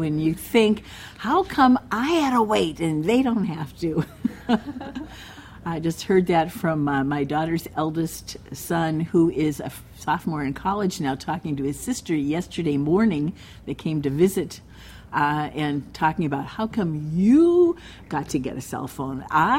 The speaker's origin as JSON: {"language": "English", "town": "Erie", "region": "Pennsylvania", "country": "United States", "tie": "born or raised there", "said": "we grew up in Erie, Pennsylvania, so straight up on Lake Erie."}